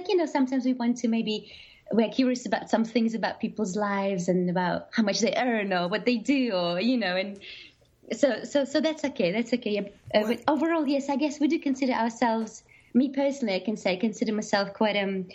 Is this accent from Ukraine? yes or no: yes; Ukraine; moved away; I am originally from Ukraine